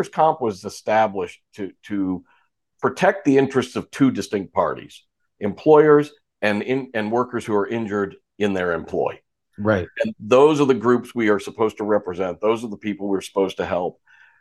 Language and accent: English; New Jersey, United States; I was originally from New Jersey, North Jersey, South Jersey